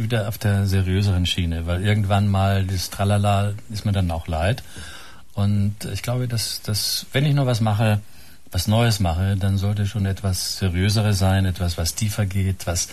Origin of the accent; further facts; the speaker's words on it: Carinthia, Austria; Ich bin ja am Wörthersee aufgewachsen und da gab es viele von denen